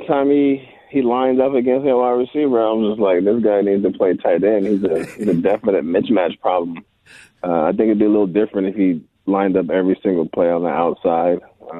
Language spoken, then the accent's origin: English; San Bernardino, California, United States; I was from San Bernardino, so I had some family come travel up and come see me.